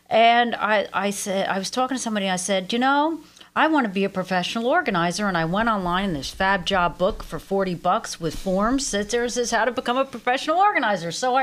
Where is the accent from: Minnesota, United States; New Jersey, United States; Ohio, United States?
New Jersey, United States; I'm originally from Central Jersey